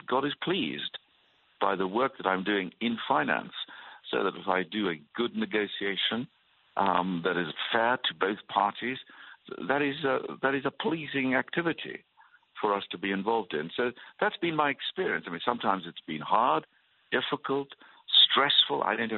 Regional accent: South Africa; moved away as an adult; now in England; I was brought up in South Africa, came to England, where I came to study at Cambridge University.

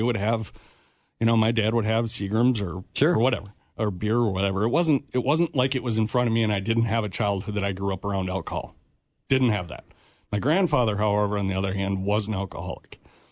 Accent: Minnesota, United States; also born or lived in Iowa; Yeah, we moved from Iowa, actually, when I was very young, about 7 years old. Moved from Iowa up to Minnesota, Spring Lake Park, and then ended up getting down into Apple Valley area.

